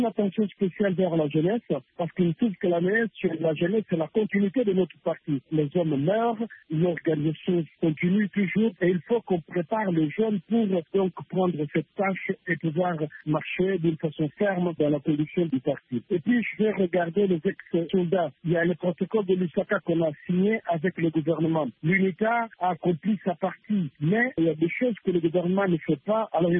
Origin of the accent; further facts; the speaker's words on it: Kabinda, Lomami, DR Congo; Moi je suis du Kabinda.